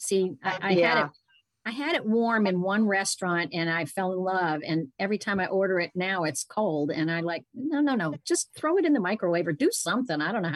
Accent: New England, United States; we all like the Patriots, of course, because we're from New England

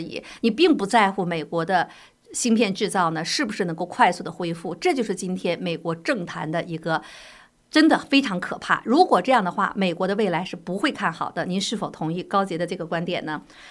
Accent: China; now in United States; 我们是从大陆来的

